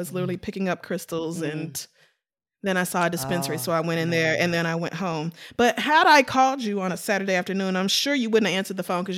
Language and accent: English; the South, United States; now in New York, United States; I grew up in the South, I never knew a Jewish person ever.